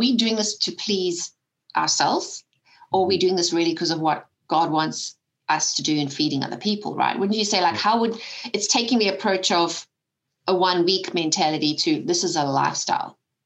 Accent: South Africa; you and I were born and raised in South Africa.

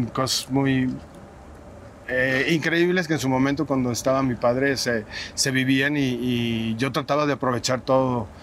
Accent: Mexico City, Mexico; born there; mi mamá se vino embarazada aquí a la Ciudad de México y vivimos como 6-7 años. Okay. Yo nací aquí en Ciudad de México y me llevaron a registrar a Guadalajara.

